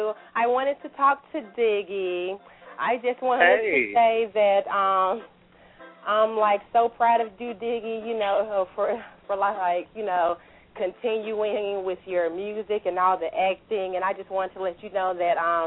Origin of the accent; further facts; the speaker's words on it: Montgomery, Alabama, United States; You know, I'm from Montgomery, Alabama, too.